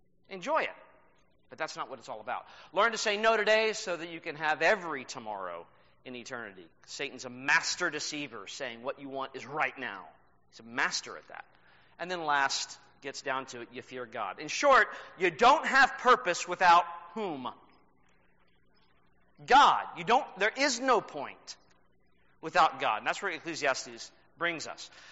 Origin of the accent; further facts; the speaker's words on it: Danville, Kentucky, United States; born there; now in Florida, United States; I was born in Boyle County here in Kentucky, up in Danville.